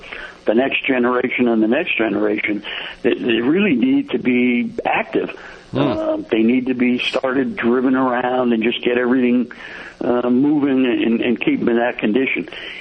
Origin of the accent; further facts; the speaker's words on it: Northeast, United States; moved away as an adult; We're from the Northeast and just wanted to get over this way.